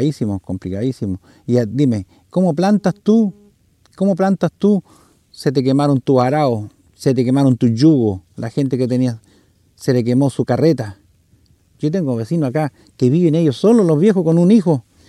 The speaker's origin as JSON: {"language": "Spanish", "country": "Chile", "said": "siendo que todos somos chilenos, ¿me entiendes tú?"}